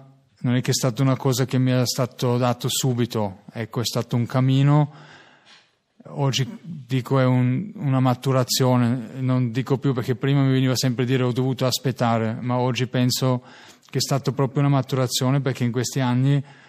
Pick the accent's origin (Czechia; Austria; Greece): Austria; Italian is a second language; ho 36 anni, vengo dall'Austria.